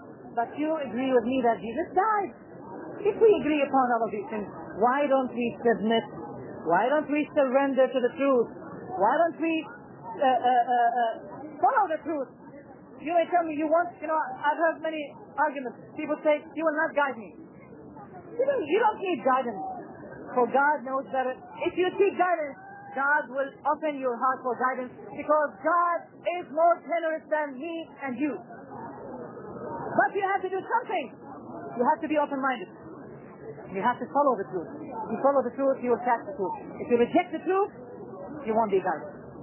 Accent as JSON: {"language": "English", "country": "Lebanon", "said": "This Christian fellow, he's Lebanese. I'm from Lebanon. He's Lebanese."}